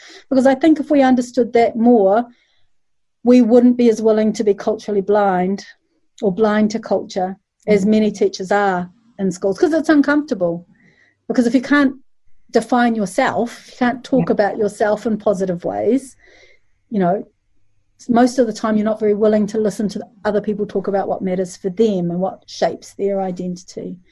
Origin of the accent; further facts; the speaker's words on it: Malaysia; I'm from Malaysia